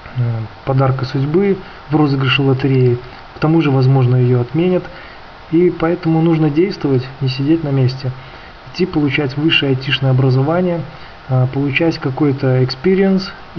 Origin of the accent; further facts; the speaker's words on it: Minsk, Belarus; я из Беларуси, из Минска. Мне 34 года, я женат, у меня есть дочь.